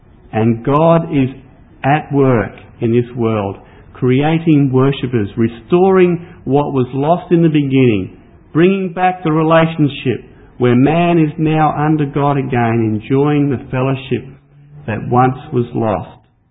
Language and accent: English; Brisbane, Queensland, Australia; moved away as an adult; Ros and I are originally from Brisbane, and I came from Corinda Assembly and Roslyn went to Waverley Heights.